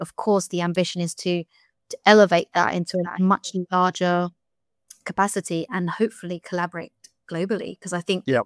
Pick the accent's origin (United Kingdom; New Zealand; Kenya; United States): United Kingdom; born there; I also very much identify as British because I was British born.